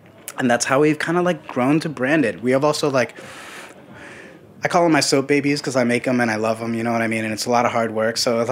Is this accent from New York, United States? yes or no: yes; New York City, New York, United States; I'm a New Yorker at heart. I was born and raised here.